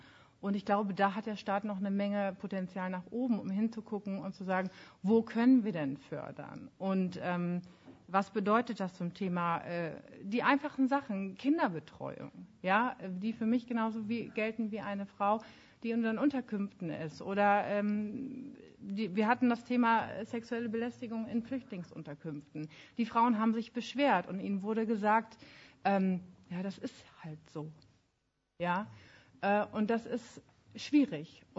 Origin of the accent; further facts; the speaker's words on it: Hamburg, Germany; Ich komme auch aus Hamburg.